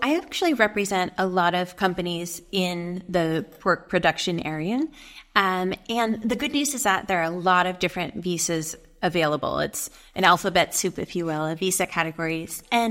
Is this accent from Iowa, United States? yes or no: yes; Denison, Iowa, United States; I grew up in Denison, Iowa. I went to Iowa State for undergrad.